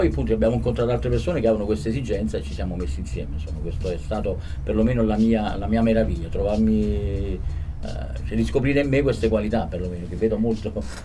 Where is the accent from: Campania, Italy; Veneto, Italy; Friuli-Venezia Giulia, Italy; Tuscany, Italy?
Campania, Italy; Naples; nell'80 ero a Napoli, insomma, che sono napoletano